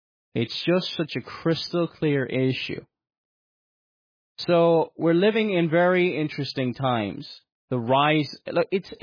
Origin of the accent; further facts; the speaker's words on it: Ireland; I'm Irish and living in Ireland, the Republic of Ireland, just south of the border with Northern Ireland.